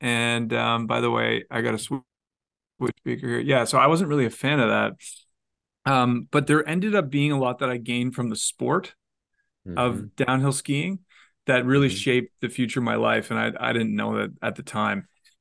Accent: Toronto, Ontario, Canada; For him, it was like going up to the lakes north of Toronto, where we grew up. I'm from Toronto, Canada originally.

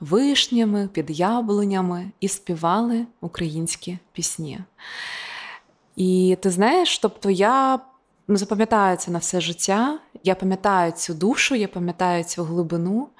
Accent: Sumy, Sumy Oblast, Ukraine; І я родом із Сумщини, тобто я сумчанка, я народилася в Сумах і виросла.

